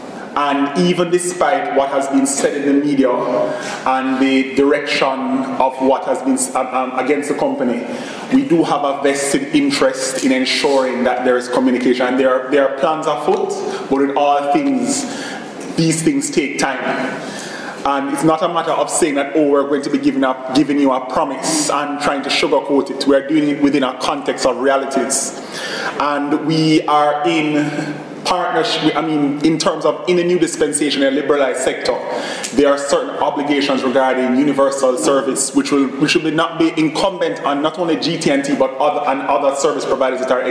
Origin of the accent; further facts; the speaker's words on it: Jamaica; I'm Jamaican, so please forgive me on that.